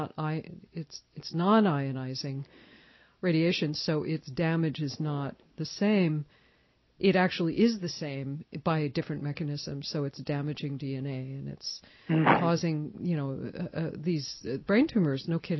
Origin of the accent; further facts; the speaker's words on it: Brooklyn, New York, United States; Incidentally, I'm from Brooklyn. But not when it was the way it is where it is now. It was very Jewish when I was there.